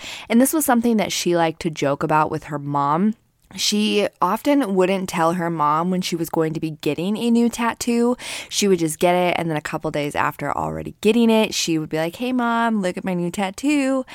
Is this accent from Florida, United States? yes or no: no; Keizer, Oregon, United States; Today's case actually took place in my hometown of Kaiser, Oregon.